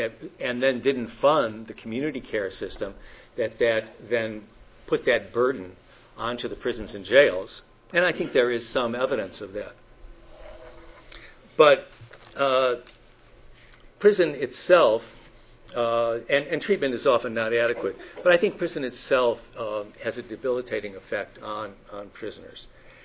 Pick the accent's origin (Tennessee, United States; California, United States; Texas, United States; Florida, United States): California, United States; You can tell I'm from California.